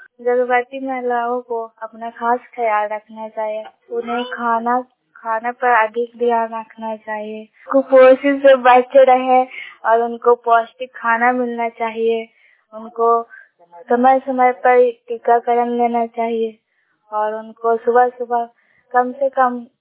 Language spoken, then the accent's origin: Hindi; Bihar, India; और मैं बिहार के रहने वाली हूँ नालंदा जिला से।